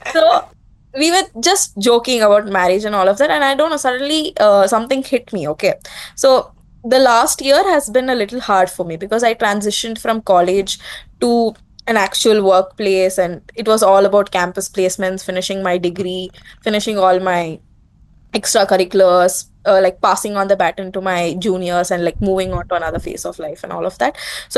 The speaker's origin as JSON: {"language": "English", "region": "South India", "country": "India", "said": "I am from South India."}